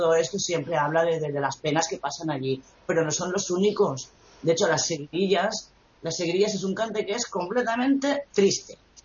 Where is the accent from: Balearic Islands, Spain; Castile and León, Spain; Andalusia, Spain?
Balearic Islands, Spain; teniendo la mitad de mi familia, que son de Málaga, por mi madre, pues me daba mucha rabia estar en Mallorca, en el sitio donde no tenía el flamenco como algo que lo ves desde pequeño, y me daba mucha rabia como española no conocer nada de flamenco